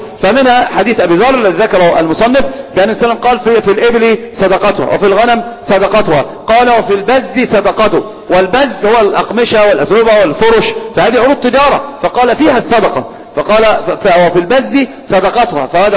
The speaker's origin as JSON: {"language": "Arabic", "country": "Egypt", "said": "إحنا عندنا في مصر في شيء كلمة حلوة جدا بيقولوها التجار."}